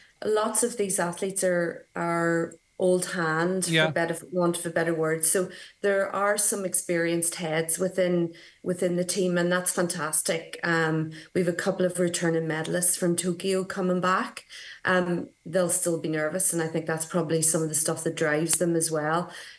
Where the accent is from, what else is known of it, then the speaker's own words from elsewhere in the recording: Letterkenny, County Donegal, Ireland; I'm from Letterkenny, and my background is in nutrition.